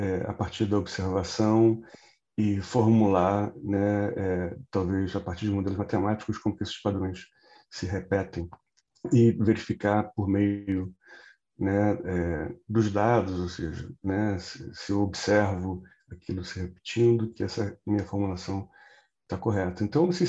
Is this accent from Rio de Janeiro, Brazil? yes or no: yes; Rio de Janeiro, Brazil; moved away as an adult; sou carioca, saí do Rio, fui para a Unicamp fazer engenharia química.